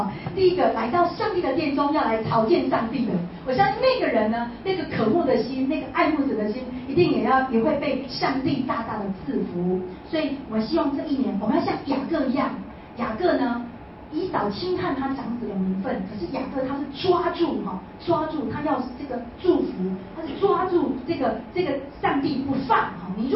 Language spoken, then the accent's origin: Chinese; China; 我们中国人有这个新旧两个年哈